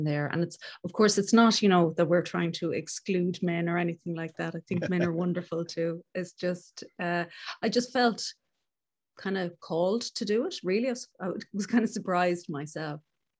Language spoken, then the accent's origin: English; Galway, Connacht, Ireland; I'm from Galway in the west of Ireland. I am a single mom of two teenagers